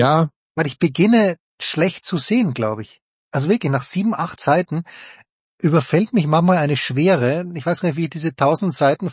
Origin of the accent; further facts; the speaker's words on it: Styria, Austria; als Steirer, Steirer bin ich immer noch, aber als geborener Steirer, der da doch nah an der jugoslawischen Grenze war